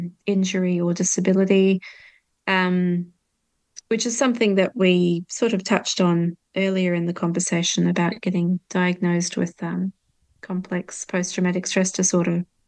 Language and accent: English; Australia; also born or lived in New Zealand; We got shipwrecked and ended up living in Australia, where we were homeschooled and traveled in a bus with, you know, bikes on the back and canoes on top and bunk beds.